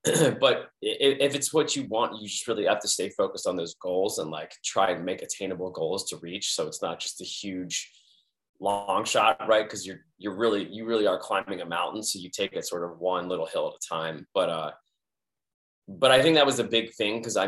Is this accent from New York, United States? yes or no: no; Philadelphia, Pennsylvania, United States; But I grew up, I grew up in Philadelphia where it's kind of not something that people really do. It's like you kind of just play sports.